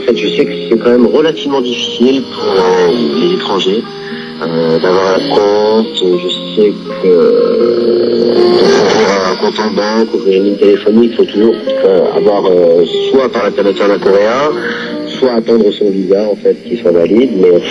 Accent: France; je suis français, évidemment, mais j'ai du sang coréen.

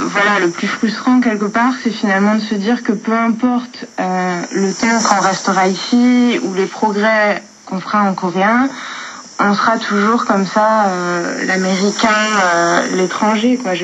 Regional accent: France; Well, no, from France.

